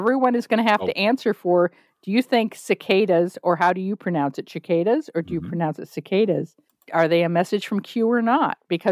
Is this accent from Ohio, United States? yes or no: yes; Ohio, United States; I was raised in Ohio. We called them cicadas.